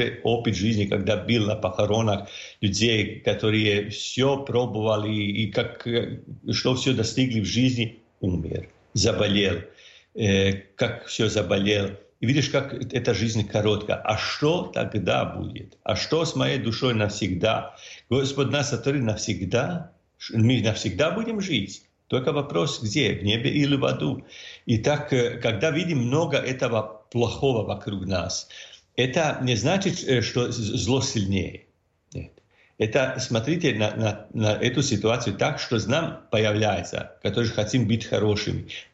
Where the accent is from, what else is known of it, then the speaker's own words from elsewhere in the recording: Croatia; мы из Хорватии